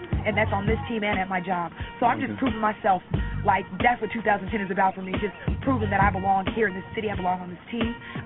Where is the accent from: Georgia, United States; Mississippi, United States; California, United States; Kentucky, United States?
Kentucky, United States; moved away as an adult; also born or lived in Dallas, Texas; now in New York City, United States; I'm originally from Kentucky, but I came to New York City through Texas, Dallas, Texas. I relocated to Dallas to be a school teacher